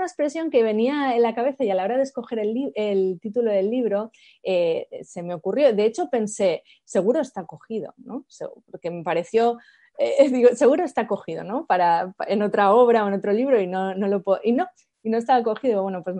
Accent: Spain; moved away as an adult; Yo vengo de España, sí que es cierto que mi visión es la visión de una persona europea, ¿no?

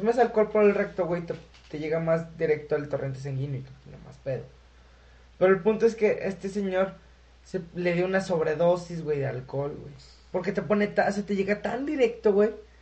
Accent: Mexico; nosotros como mexicanos, porque somos vecinos directos.

